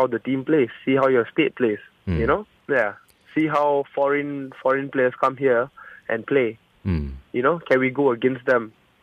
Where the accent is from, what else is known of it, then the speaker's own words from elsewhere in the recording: Malaysia; But, you know, being a Malaysian